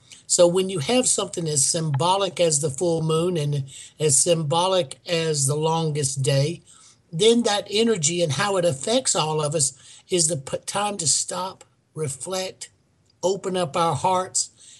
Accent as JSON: {"language": "English", "region": "South Carolina", "country": "United States", "tie": "born or raised there", "said": "Well, I grew up in South Carolina, and you know, everybody goes to hell in South Carolina."}